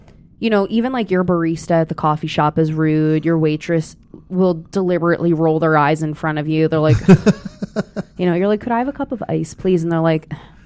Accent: East Coast, United States; And to me, you know, I grew up on the East Coast.

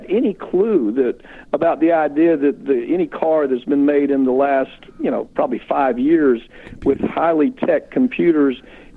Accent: Florida, United States; I was raised in Florida, and they have every right to be angry

